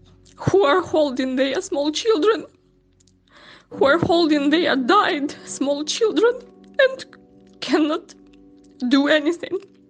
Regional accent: Lviv, Lviv Oblast, Ukraine; I'm from Lviv. This is one of the most beautiful cities in the west of Ukraine.

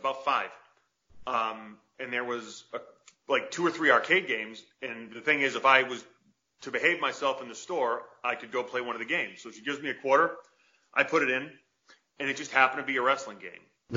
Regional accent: Massachusetts, United States; accent: Massachusetts; Like I've lost my Massachusetts accent since.

